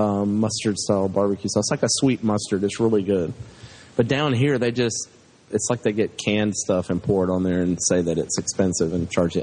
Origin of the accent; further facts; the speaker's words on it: Georgia, United States; but I grew up in North Georgia. That's where the barbecue is.